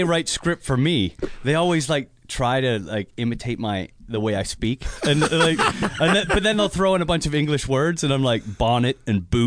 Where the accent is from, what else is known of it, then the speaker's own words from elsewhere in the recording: Canada; like growing up in Canada.